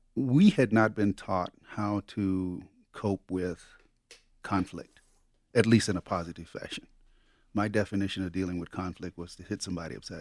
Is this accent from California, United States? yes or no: no; Galveston, Texas, United States; when I was growing up in Galveston, it was technically against the law for us to walk on the same side of the street as whites.